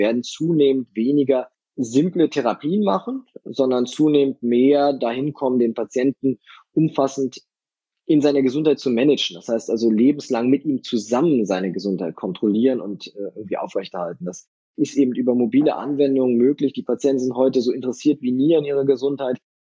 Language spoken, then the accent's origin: German; Northern Germany, Germany; Ich komme ja auch aus dem Norden.